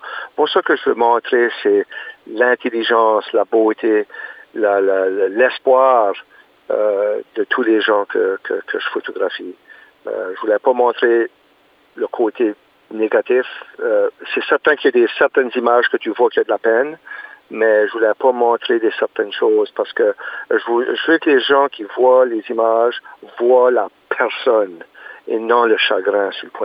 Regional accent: Moncton, New Brunswick, Canada; Quand je m'en ai retourné ici, au Canada, chez nous, à Moncton, j'ai eu beaucoup de difficultés.

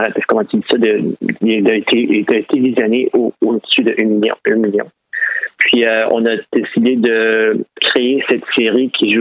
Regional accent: Fredericton, New Brunswick, Canada; also born or lived in Halifax / Toronto; je suis originaire de Fredericton moi-même. J'ai grandi à Fredericton, j'étais à l'école Saint-Anne de la maternelle jusqu'à grade 12. Puis j'ai ensuite déménagé à Halifax et ensuite à Toronto

